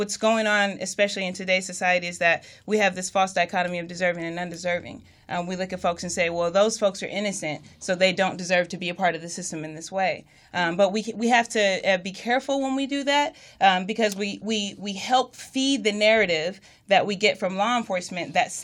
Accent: Pomona, California, United States; I'm from Pomona, California, and almost the entire community of folks who knew me showed up.

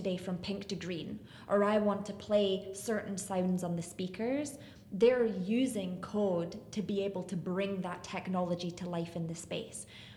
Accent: Edinburgh, Scotland, United Kingdom; moved away as an adult; now in Chicago, United States; So I'm from Edinburgh, Scotland. I moved to Chicago 10 years ago.

